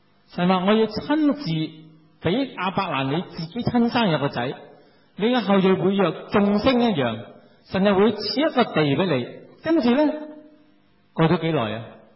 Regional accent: China; 咁作为妻子嘅不生育，咁按照犹太人嘅传统，我哋中国人都有嘅

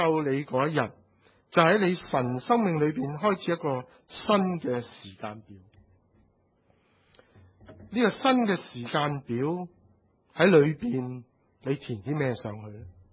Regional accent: Shau Kei Wan, Hong Kong Island, Hong Kong; 我是1977年信主的，我长大的地方是筲箕湾。很多年前呢，我们在筲箕湾长大的，我们在香港岛长大的，

